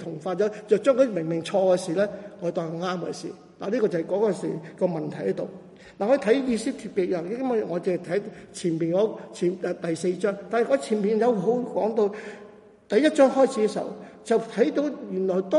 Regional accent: Guangdong, China; 当然我们广东人可以愿意同广东人传福音

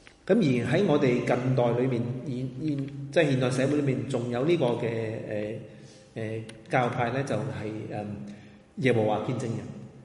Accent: China; 我哋可能有受住我哋中國人嘅文化

